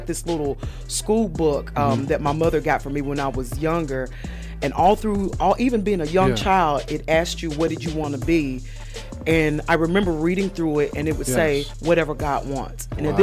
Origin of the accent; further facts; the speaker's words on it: Gallatin, Tennessee, United States; I was raised in Gallatin, Tennessee.